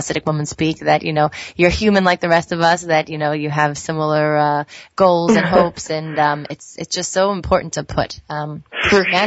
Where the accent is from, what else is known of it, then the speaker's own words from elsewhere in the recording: New Jersey, United States; I grew up in New Jersey.